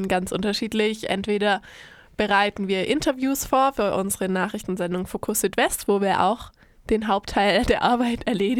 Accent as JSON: {"language": "German", "region": "Baden-Württemberg", "country": "Germany", "said": "Und ich komme halt aus der Nähe von Schwäbisch Hall."}